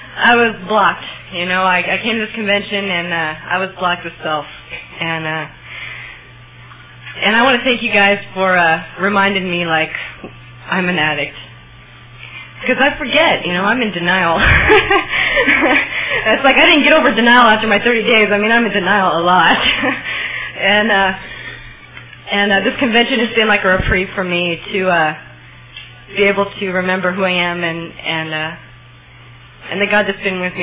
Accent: Simi Valley, California, United States; I got clean down south, and I'm from Simi Valley.

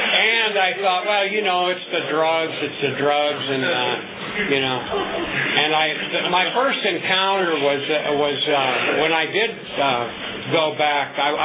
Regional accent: Compton, California, United States; now in Ventura, United States; And originally, I'm from Compton. I was born in Compton, and it was the area that I started out in. And now I live in Ventura

